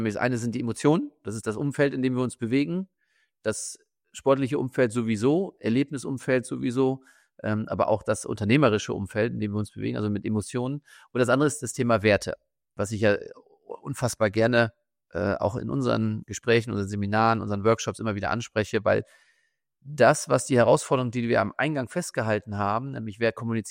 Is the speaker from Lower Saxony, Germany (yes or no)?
yes; Lower Saxony, Germany; ich komme ja aus Niedersachsen, aus der Nähe, aus dem Emsland